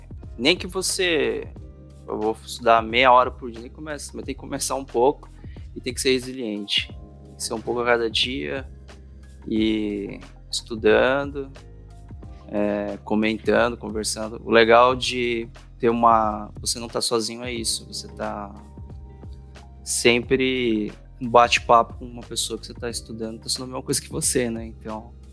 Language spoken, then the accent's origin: Portuguese; Brazil; moved away; aqui a galera às vezes vê … sempre acha que sou japonês. Começa a falar japonês, cara, e aqui tem muito oriente asiática, eu que sou brasileiro. Cara, mano, tenho uma saudade imensa do Brasil.